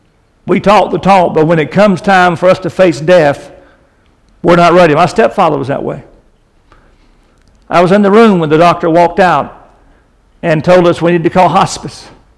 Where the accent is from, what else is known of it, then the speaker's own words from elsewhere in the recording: the South, United States; Now I'm from the South. This is home for me.